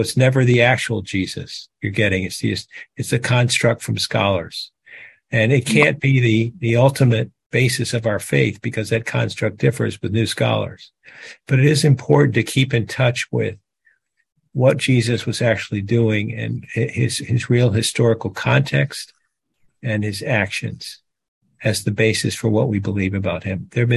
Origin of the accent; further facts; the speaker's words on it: Richmond, Virginia, United States; I grew up in Richmond, Virginia, at St. Paul's Catholic Church.